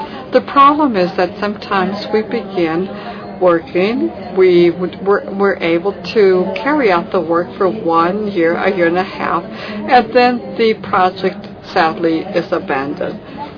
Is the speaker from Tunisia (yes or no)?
yes; Tunisia; English is a second language; now in Seattle, United States; I'm from Tunisia, and I'm studying in the University of Washington in the city of Seattle.